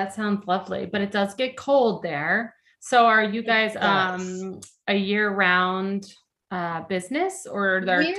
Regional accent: Pennsylvania, United States; my family growing up in Pennsylvania, we would go up to Vermont every year in the summer to a lake with a cabin.

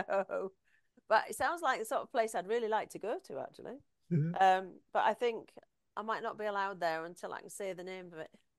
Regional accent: Halifax, Yorkshire and the Humber, United Kingdom

